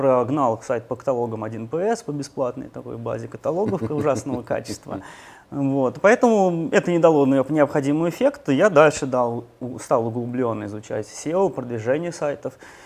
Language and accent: Russian; Nizhny Novgorod, Nizhny Novgorod Oblast, Russia; Я живу и родился, и работаю в Нижнем Новгороде.